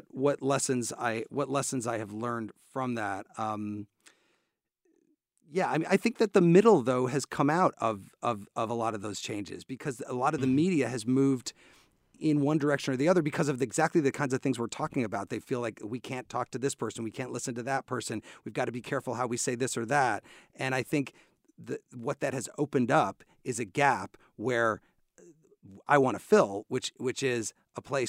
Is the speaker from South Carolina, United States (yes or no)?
no; Urbana, Illinois, United States; But you know, I grew up in Urbana. My parents are professors, but so I grew up on the campus.